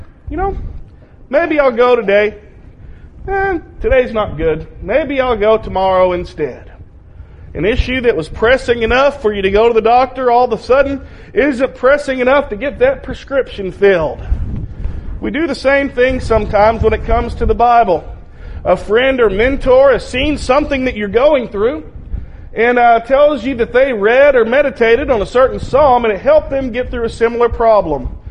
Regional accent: Arkadelphia, Arkansas, United States; I grew up in Arkadelphia, Arkansas. And that is the Baptist Mecca of the South

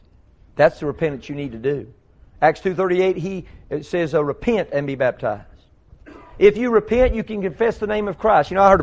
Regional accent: Texas, United States; I was raised in Texas to be tough.

